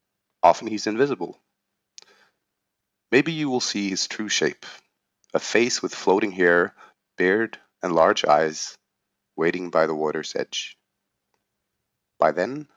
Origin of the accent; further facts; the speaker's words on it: Norway; a place very similar to where I grew up outside of Oslo